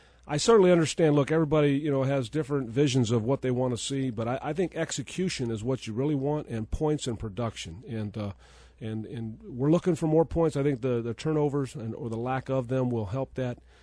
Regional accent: California, United States; taking me to Raiders games growing up in the Bay Area

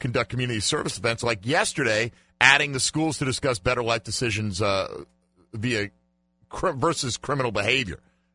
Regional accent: Jacksonville, Florida, United States; he didn't even know I was from Jacksonville when I was talking to him.

